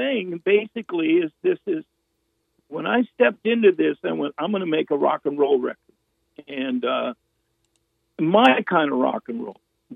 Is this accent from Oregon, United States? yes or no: yes; Eugene, Oregon, United States; Well, I mean, it's where I'm from. I'm from Portland, Eugene, Oregon is where I'm from.